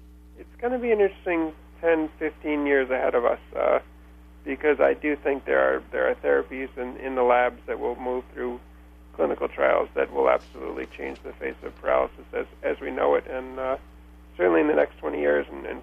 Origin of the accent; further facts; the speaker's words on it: Maine, United States; And I grew up in Maine and I spent my summers here in Vermont